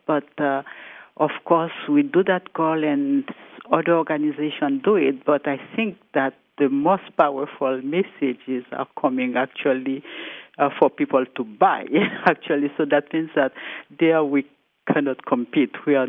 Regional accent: Haiti; I am myself from Haiti, a country in trouble.

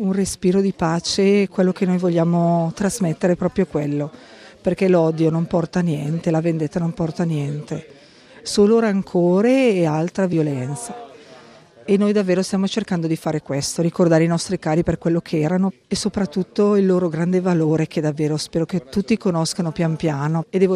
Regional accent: Bergamo, Lombardy, Italy; e siamo di Bergamo.

